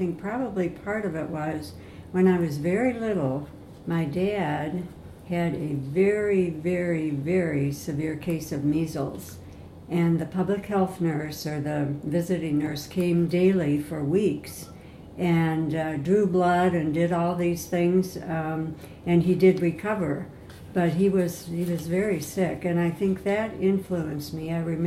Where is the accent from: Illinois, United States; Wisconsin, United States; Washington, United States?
Wisconsin, United States; Madison; I grew up in Madison on the east side of town, went to East High School, and been here all my life, really.